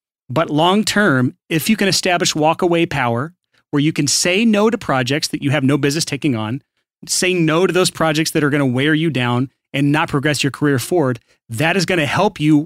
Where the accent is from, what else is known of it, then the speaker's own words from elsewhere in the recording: Alabama, United States; I mean, I was born and raised in Alabama, yeah. So that's my actual voice.